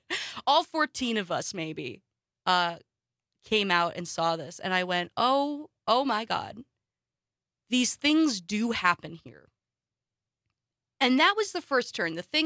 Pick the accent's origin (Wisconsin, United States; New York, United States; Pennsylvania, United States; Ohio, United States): Wisconsin, United States; Wausau; also born or lived in Stevens Point; now in Tennessee, United States; I was born in Stevens Point. I grew up for the first 10 years of my life near the UP border. Grew up the next almost a decade of years in Wausau.